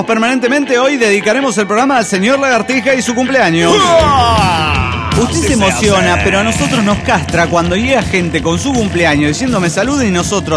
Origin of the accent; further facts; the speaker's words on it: Mexico City, Mexico; extraño demasiado mi tierra. Es como una disyuntiva. Entre dos tierras estoy. Mi familia está en el DF